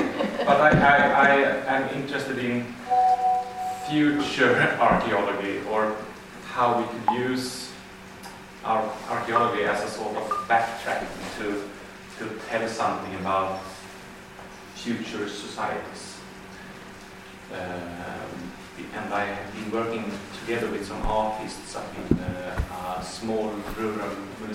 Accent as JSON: {"language": "English", "country": "Sweden", "said": "I'm from Sweden."}